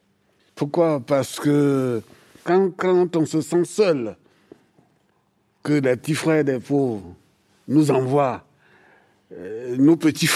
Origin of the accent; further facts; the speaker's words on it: Côte d’Ivoire; Je suis de la Côte d'Ivoire.